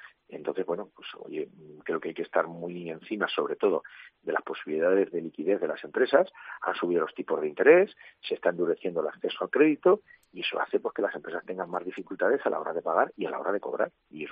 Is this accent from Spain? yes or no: yes; Castilla-La Mancha, Spain; yo soy manchego.